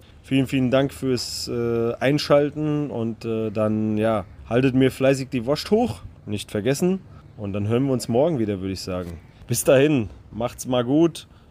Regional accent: Hesse, Germany; born or raised there

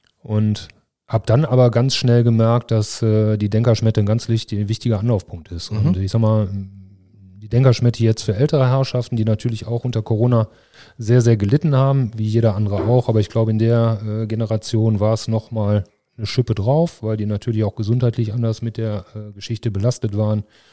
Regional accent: Remscheid, North Rhine-Westphalia, Germany; Ja, ich bin gebürtiger Remscheider tatsächlich und für mich ist Remscheid Heimat. Also ich bin hier groß geworden

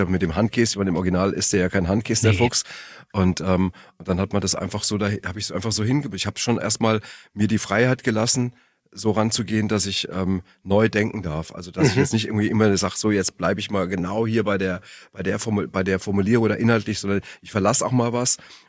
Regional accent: Frankfurt, Hesse, Germany; ich komme aus Frankfurt, aber ich glaube nicht, dass man das hört.

